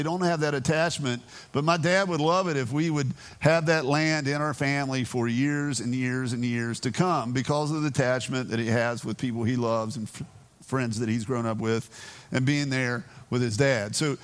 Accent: West Virginia, United States; We have land like that I was raised on up in Pocahontas County.

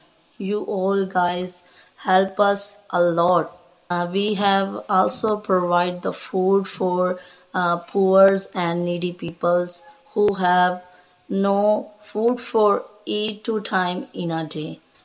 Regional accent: Pakistan; English is a second language; from Pakistan

